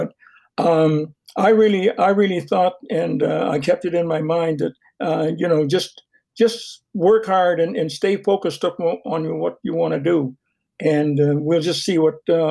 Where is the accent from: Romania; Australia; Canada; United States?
Canada; Fredericton, New Brunswick; Well, I was playing baseball in my hometown, Fredericton, and I played shortstop and second base